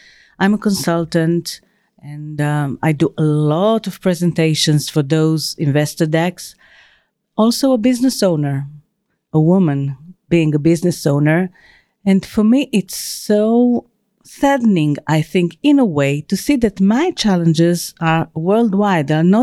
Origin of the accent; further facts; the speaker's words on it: Israel; I'm from Israel, one of the smallest countries, I think, in the world.